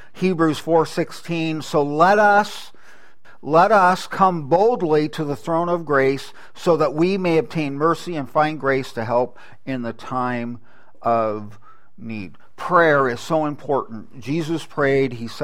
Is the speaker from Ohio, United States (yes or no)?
no; California, United States; I grew up in the San Joaquin Valley, and so that is a huge valley.